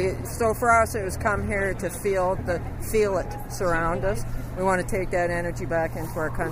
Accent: Hamilton, Ontario, Canada; I come from Hamilton, Ontario, Canada.

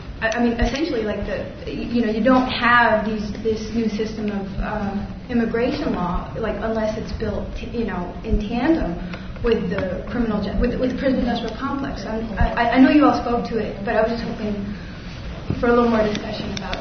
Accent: Los Angeles, California, United States; I'm from Los Angeles, and I actually work with very low income, homeless, mostly black population in Skid Row.

